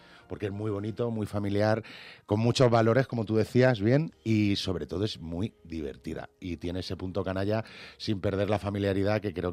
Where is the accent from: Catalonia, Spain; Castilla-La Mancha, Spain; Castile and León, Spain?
Castilla-La Mancha, Spain; Albacete; moved away; sigo rodeado de la misma gente que cuando me vine de Albacete. Tengo mis amigos de siempre en Albacete.